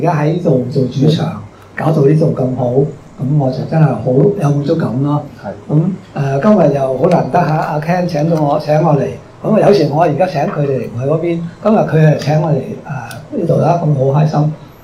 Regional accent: Sham Shui Po, Hong Kong; now in United Kingdom; 我係喺深水埗長大嘅，石硖尾嗰邊係全香港最窮嘅一區啦。

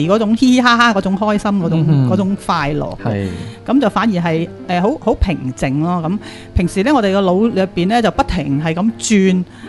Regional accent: China; 譬如我哋中国人啊或者有时接触宗教啊成日都讲话啊极乐啊极乐咁样

